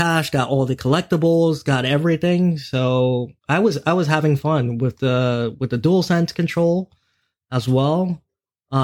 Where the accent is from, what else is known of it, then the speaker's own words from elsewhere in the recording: New York, United States; especially in the New York setting, since I'm from New York.